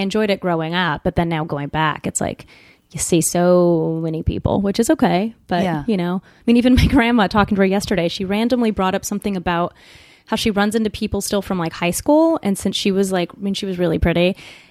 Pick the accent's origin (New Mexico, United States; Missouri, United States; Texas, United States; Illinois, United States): New Mexico, United States; Albuquerque; Family was, we're a pretty big family in New Mexico.